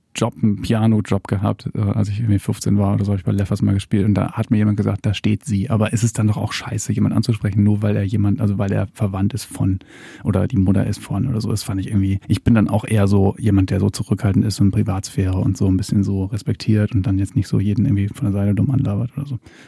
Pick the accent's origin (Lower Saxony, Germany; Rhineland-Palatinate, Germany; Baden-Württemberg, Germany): Lower Saxony, Germany; Leer; Wir kommen beide aus Leer in Ostfriesland.